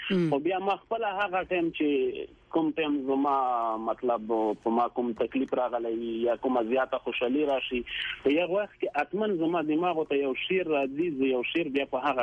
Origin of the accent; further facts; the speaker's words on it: Chamkani, Paktia, Afghanistan; now in Kuwait; زه د افغانستان یم، پکتیا ولایت څمکنۍ ولسوالۍ اوسیدونکی یم. … په کام څمکنۍ یم. اوس فعلاً په کویت کې د مسافرې شپې ورځې سره تیروم.